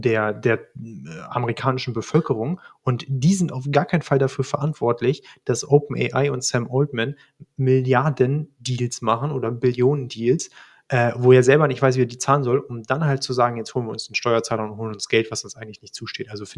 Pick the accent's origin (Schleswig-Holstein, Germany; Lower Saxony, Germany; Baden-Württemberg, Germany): Baden-Württemberg, Germany; Deswegen habe ich es noch nicht gemacht, da bin ich Schwabe.